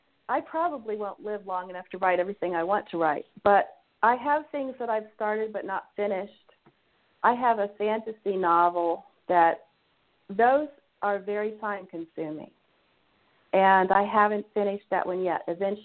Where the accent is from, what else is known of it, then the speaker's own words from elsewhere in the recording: Ohio, United States; Because I was born and raised in Ohio, I was invited